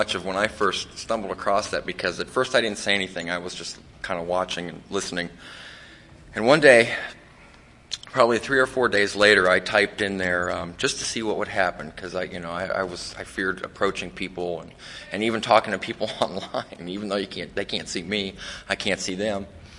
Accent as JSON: {"language": "English", "region": "Ohio", "country": "United States", "said": "I'm from Ohio. This is my first time to the ocean ever in my life."}